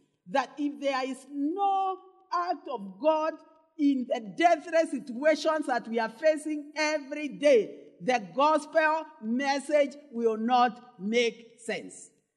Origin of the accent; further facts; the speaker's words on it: Kenya; particularly being a Kenyan